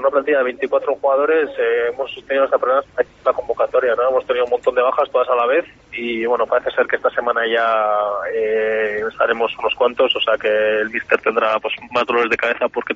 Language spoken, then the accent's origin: Spanish; San Sebastián, Basque Country, Spain; somos de San Sebastián los dos